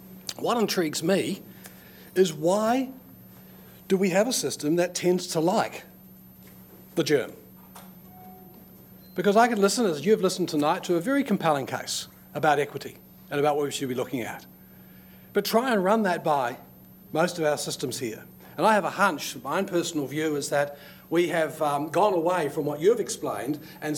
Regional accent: New Zealand; I should warn you before I start, I'm a Kiwi.

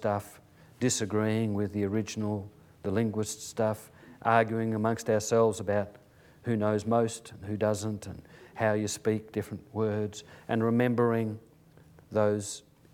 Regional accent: Albany, Western Australia, Australia; get together in Albany where the stories were recorded, my hometown, it's pretty well ancestral country.

